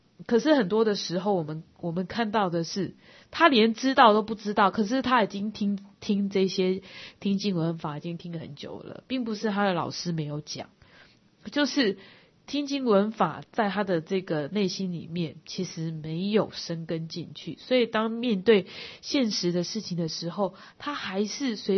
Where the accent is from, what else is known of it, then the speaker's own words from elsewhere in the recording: China; 那当然中国像我们中国人来看的话，哦，中国儒家的思想就不是这样嘛